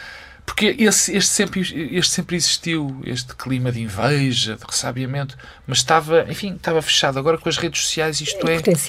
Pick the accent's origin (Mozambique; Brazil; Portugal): Portugal; Eu fico, como português, muito contente